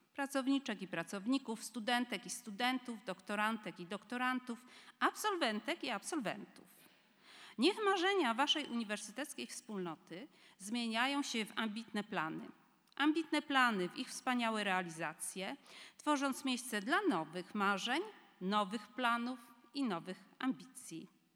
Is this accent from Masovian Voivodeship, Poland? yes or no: no; Poznań, Greater Poland Voivodeship, Poland; z wielką radością jako poznanianka i polonistka